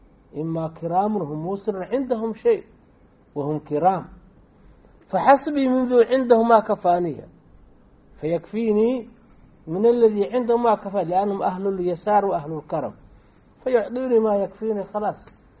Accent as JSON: {"language": "Arabic", "country": "Somalia", "said": "عندنا في الصومال القدماء كان مثل عندهم"}